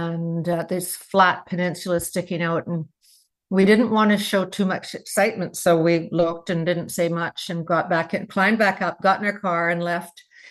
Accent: Ontario, Canada; We're both Canadians. Jim from the prairies and I'm from the East Coast, or Central Ontario.

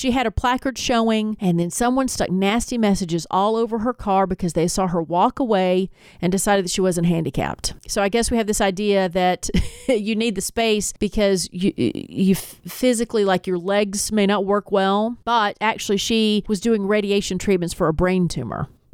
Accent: Tennessee, United States; now in Georgia, United States; But in Georgia, I mean, at one point, and I grew up in Tennessee, at one point we did have seasons.

